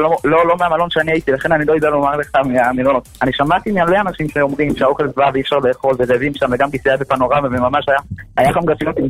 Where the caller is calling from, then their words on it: Modi'in Illit, Judea and Samaria Area, Israel; אני ממודיעין עילית.